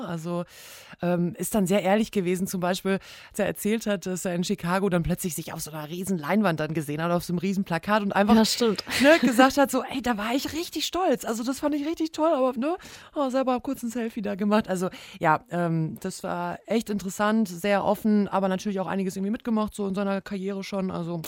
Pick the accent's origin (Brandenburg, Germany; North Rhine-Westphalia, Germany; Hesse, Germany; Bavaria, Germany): North Rhine-Westphalia, Germany; also born or lived in Ruhr; Ja, Ruhrgebiet, da wo ich auch wegkomme, wie man bei uns dann so schön sagt.